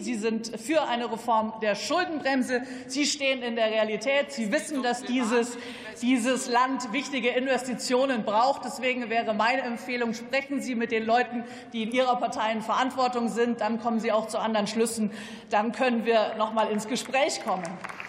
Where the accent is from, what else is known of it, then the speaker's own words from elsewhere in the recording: Baden-Württemberg, Germany; Ich komme aus Baden-Württemberg.